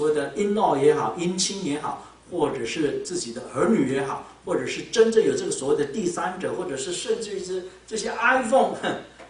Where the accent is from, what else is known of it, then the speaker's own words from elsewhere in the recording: Taiwan; 我们呢从台湾来的